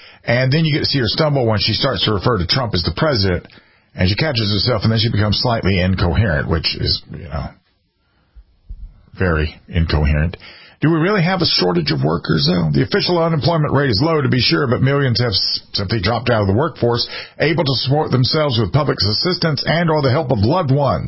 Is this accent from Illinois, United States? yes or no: no; South Carolina, United States; here in my home state of South Carolina. I live as far inland in South Carolina as you can still be in South Carolina